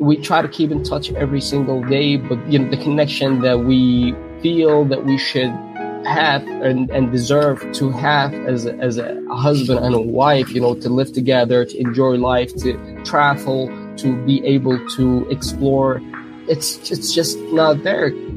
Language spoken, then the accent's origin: English; Yemen; now in Brooklyn, United States; I came from Yemen in 2006. I resided in New York City in Bay Ridge, Brooklyn. I became a U.S. citizen